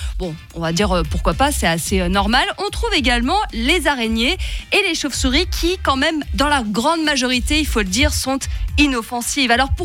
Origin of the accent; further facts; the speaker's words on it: Switzerland; si on regarde en plus chez nous en Suisse, on en a très peu